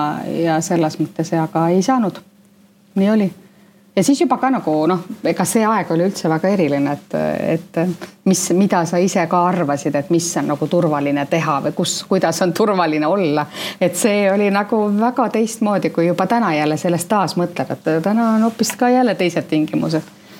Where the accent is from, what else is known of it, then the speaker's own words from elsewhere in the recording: Saare County, Estonia; ma olen Saaremalt pärit.